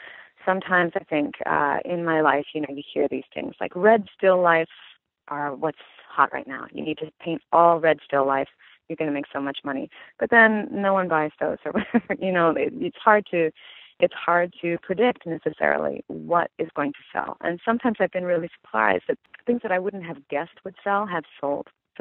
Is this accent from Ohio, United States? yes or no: no; California, United States; because, again, California is incredibly international. And it's really, again, a way of exploring my hometown, my where I live right now, right?